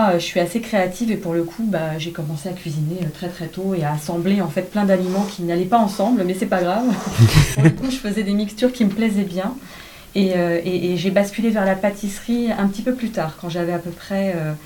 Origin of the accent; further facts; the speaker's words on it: Île-de-France, France; moved away as an adult; also born or lived in Suresnes / Toulon; Ouais, donc je viens de Seine-et-Marne.